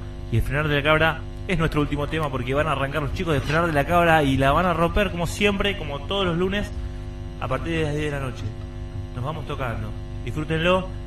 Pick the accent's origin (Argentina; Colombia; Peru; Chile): Argentina; pero nos tardamos en implementarlos porque somos argentinos.